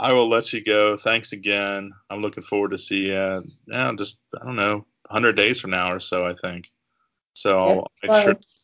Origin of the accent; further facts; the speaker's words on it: Dayton, Ohio, United States; we'll do some kind of Dayton area, foods and stuff like that. You know, we've got great pizza.